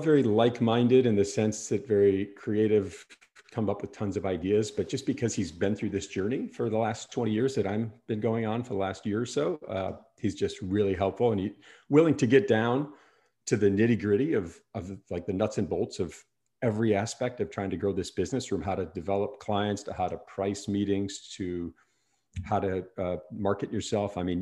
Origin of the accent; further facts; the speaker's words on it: Wisconsin, United States; I grew up in Wisconsin, which is the middle of America, a little north of Chicago for a reference point.